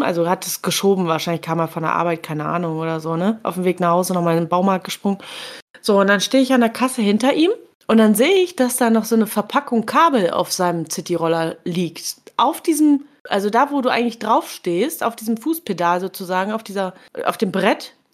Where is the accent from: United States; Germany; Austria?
Germany; accent: German; mit meinem deutschen Akzent.